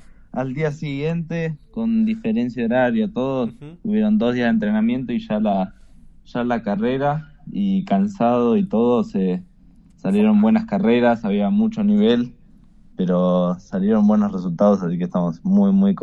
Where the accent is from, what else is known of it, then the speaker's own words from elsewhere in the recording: San Martín de los Andes, Neuquén, Argentina; Y bueno, yo nací acá en San Martín de los Andes, que nada, se caracteriza por la temporada de invierno, la nieve.